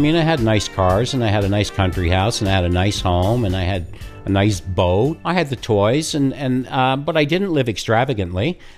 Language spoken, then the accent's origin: English; Newfoundland and Labrador, Canada; this guy who I grew up with in Newfoundland